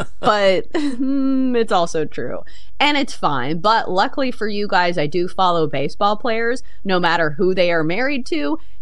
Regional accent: United States; I'm like, no, I don't watch soccer because I'm American.

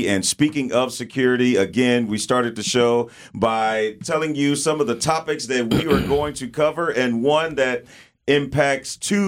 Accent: East St. Louis, Illinois, United States; I'll be honest, but I'm from East St. Louis, which is the hood.

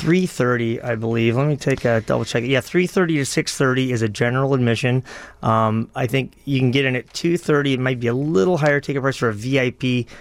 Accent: Chicago, Illinois, United States; You know, Chicago is my home. I've been up near the Music Box for about 20 years now.

